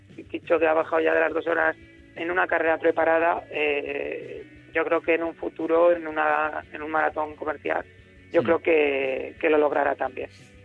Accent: Carrión de Calatrava, Castilla-La Mancha, Spain; Soy de Carrión de Calatrava, sí, pero paso mucho tiempo aquí en Valencia.

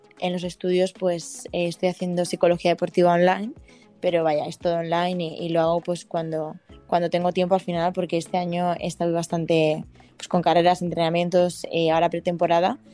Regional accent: Valencia, Valencian Community, Spain; Básicamente, tengo 20 años, soy de Valencia y poco más.

